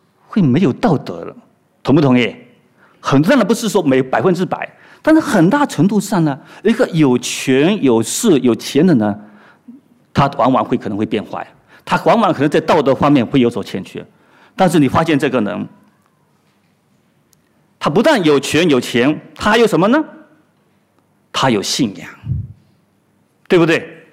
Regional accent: China; 尤其是我们从中国过来的

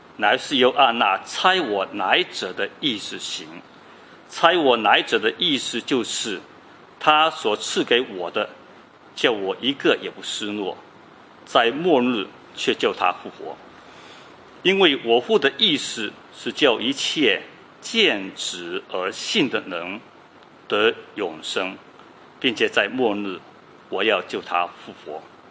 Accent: China; now in Australia; 我想我们都是从中国过来的

